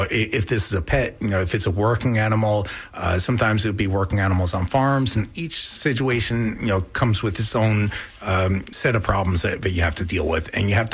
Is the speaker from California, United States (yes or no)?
no; New Jersey, United States; moved away as an adult; now in Florida, United States; I grew up in New Jersey, which is where I started my career off up there. I've been doing this now for 22 years. So I got started up there and moved down here to Florida about 9 years ago.